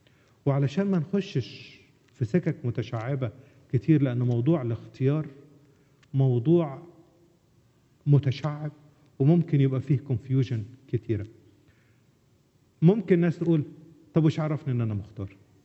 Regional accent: Egypt; وأنا سمعتها في مكبرات الصوت عندنا في مصر

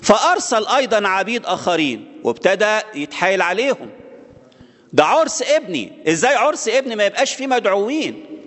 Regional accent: Egypt; إحنا من ضمن، إحنا كمصريين أو أي جنس تاني، إحنا مش معتبرين من المدعوين أولاً.

